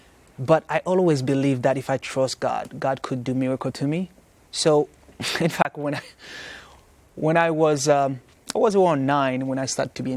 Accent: Haiti; Growing up in Haiti, I faced many struggles, and usually it's because of your belief. For example, I remember in school, people would say stuff about me because I was keeping the Sabbath.

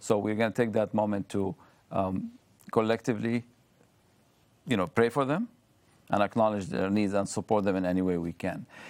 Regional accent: Jordan; I'm originally from Jordan.

